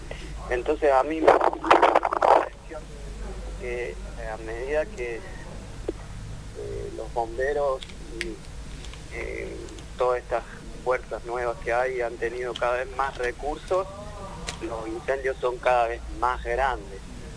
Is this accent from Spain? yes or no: no; La Falda, Córdoba, Argentina; yo soy de acá, del Valle de Punilla, me crié en La Falda, y el Valle Hermoso, todo por ahí.